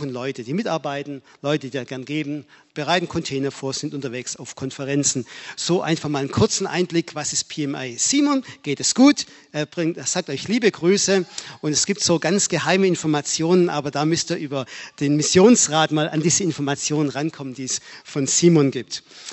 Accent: Aidlingen, Baden-Württemberg, Germany; Ich selber bin groß geworden hier im Stuttgarter Raum Eidlingen, Pietismus.

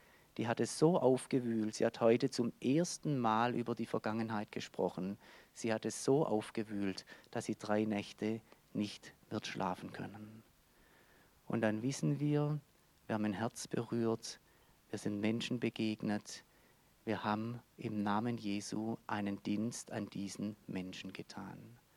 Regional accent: Germany; Wenn einer da sitzt und hat 20, 30 Verwandte verloren und ich komme daher als Deutscher und will jetzt besuchen

